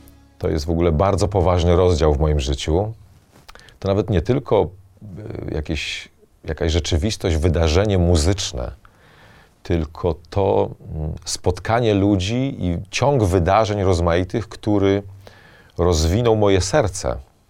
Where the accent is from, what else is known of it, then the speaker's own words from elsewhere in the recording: Kamień Pomorski, West Pomeranian Voivodeship, Poland; Ja pochodzę z Pomorza Zachodniego, z Kamienia Pomorskiego. Tam się wychowywałem